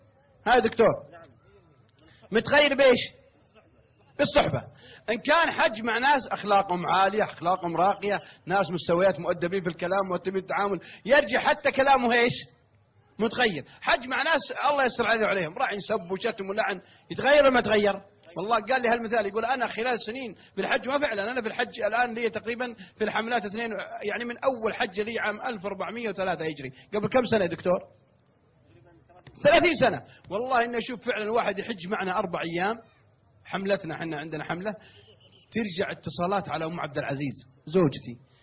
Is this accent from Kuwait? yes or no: yes; Kuwait; فكلمت اليوم قلت الشيخ عندنا في الكويت،